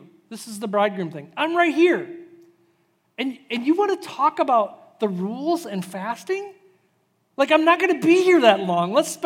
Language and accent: English; Zeeland, Michigan, United States; I grew up in Zeeland, Michigan, and living in Zeeland, Michigan, I didn't know much about the rest of the world.